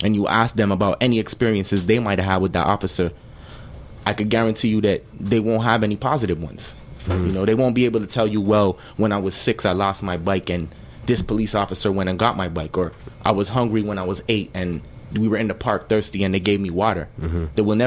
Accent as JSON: {"language": "English", "town": "Montreal", "region": "Quebec", "country": "Canada", "said": "You know, in certain neighborhoods like me, I'm from Elmhurst, St. Jack Street, NDG, you know"}